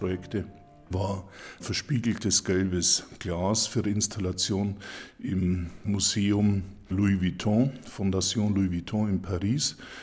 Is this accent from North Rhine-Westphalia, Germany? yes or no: no; Regensburg, Bavaria, Germany; ich habe da das große Glück, dass ich fast ein Eingeborener bin. Ich bin in Regensburg, in der Hauptstadt der Oberpfalz, aufgewachsen.